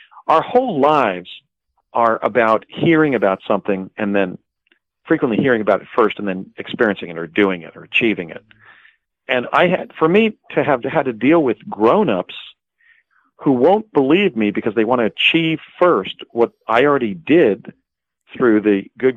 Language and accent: English; Morris Plains, New Jersey, United States; from Morris Plains, New Jersey, you know?